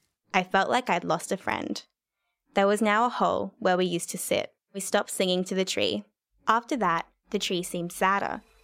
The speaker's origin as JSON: {"language": "English", "town": "Sydney", "region": "New South Wales", "country": "Australia", "tie": "born or raised there", "said": "When I was a kid, growing up in Sydney, I had a favourite tree."}